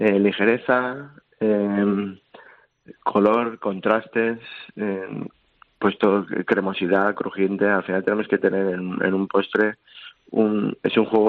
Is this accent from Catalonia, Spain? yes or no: no; Valencian Community, Spain; que nosotros somos valencianos, la naranja tiene su aquel